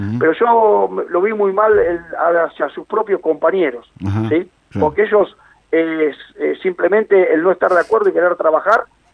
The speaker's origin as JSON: {"language": "Spanish", "country": "Argentina", "said": "Yo soy un argentino"}